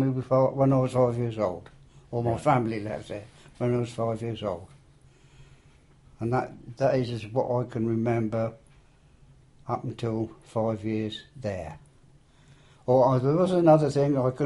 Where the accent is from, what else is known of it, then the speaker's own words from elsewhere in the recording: Burwell, East of England, United Kingdom; born there; I was born in Burwell in 1932 on the 9th of March, and I was born in the Maidshead Public House in Burwell that is no longer existent.